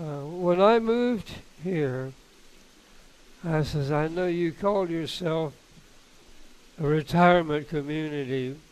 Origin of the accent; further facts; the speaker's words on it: Raleigh, North Carolina, United States; born there; also born or lived in Wilson; Born in Raleigh.